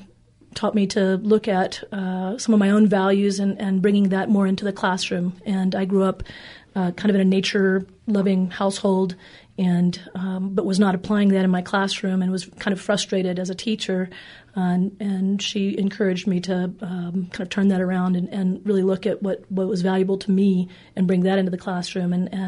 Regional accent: Texas, United States; Well, I grew up gardening in Central Texas

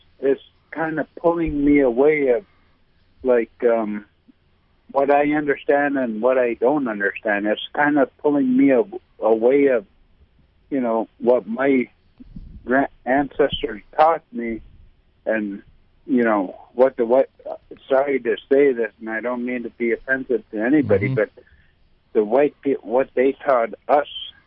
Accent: Alaska, United States; I'm originally from the Lower Yukon.

